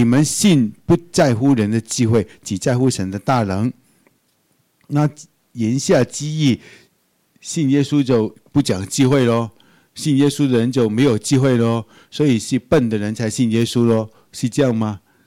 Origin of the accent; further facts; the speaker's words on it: Taiwan; 我是中国人呢、啊，不是，我是台湾人呢、啊。